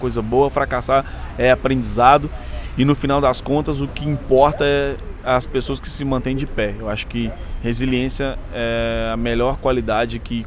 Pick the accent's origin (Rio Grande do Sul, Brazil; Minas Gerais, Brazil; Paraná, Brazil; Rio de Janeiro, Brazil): Minas Gerais, Brazil; Belo Horizonte; Eu sou mineiro de BH, mas eu acho que de tanto de conversar com paulista pega, e carioca, né? No telefone, a gente pega.